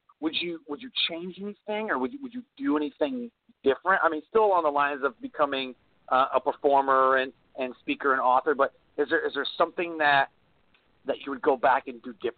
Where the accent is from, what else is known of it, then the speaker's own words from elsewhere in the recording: Detroit, Michigan, United States; Growing up in Detroit, you know, it was huge.